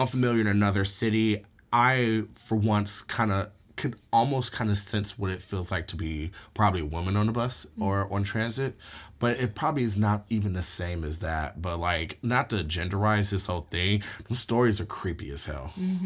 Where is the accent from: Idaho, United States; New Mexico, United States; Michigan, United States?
Michigan, United States; Detroit; I'm like, I'm from Detroit. That's why.